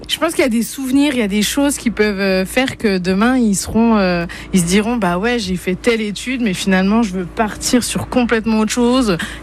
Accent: Féy, Grand Est, France; Alors, je viens de Féy, un tout petit village vosgien.

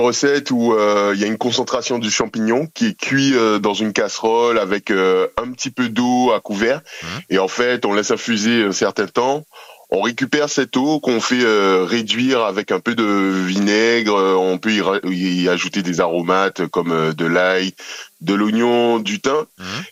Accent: Guadeloupe, France; moved away as an adult; now in Paris, France; moi, je viens de Guadeloupe, dont je reviens après un an passé là-bas. Donc j'ai grandi là-bas jusqu'à mes 21 ans. Mmh. Et je me suis installé à Paris

